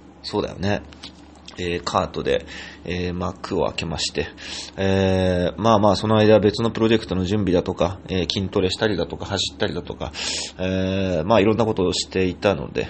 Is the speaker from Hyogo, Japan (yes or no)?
no; Ishikawa, Fukushima, Japan; 育った町が2つあるので、ちょっとややこしいんですが、私にとっては福島県石川町もふるさとですので、福島で生まれ育ちましたので